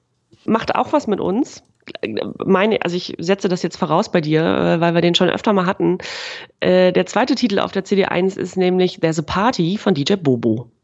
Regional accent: East Germany, Germany; Das gab es bei uns im Osten natürlich, das gab's häufiger

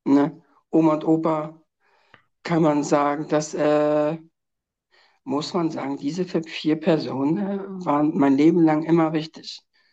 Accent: Schleswig-Holstein, Germany; ganz viele Freunde aus meiner alten Heimat. Das muss man sagen, aus Dithmarschen

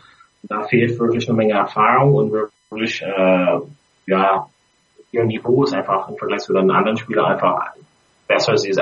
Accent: Ireland; German is a second language; now in Berlin, Germany; Ja, witzigerweise habe ich als Ire einen guten Draht zu Rugby, aber habe eben nur angefangen, als ich nach Berlin gekommen bin in 2007.

